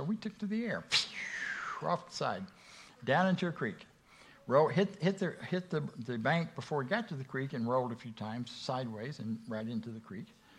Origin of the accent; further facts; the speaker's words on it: Florida, United States; I grew up in Florida. On the west coast of Florida. I always thought God punished me because I grew up in Florida, but it was nowhere close to a beach.